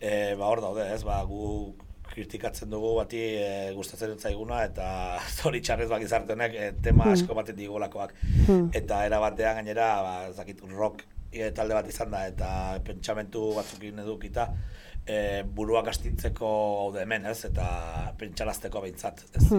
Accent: Navarre, Spain; zaten nire Nafarra naiz, gero, bueno, nita Mortz, Nafarran bizi gara

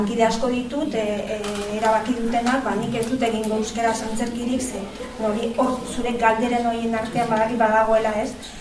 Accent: Basque Country, Spain; ni euskalduna naiz eta noski nik euskaraz egin nahi dut.

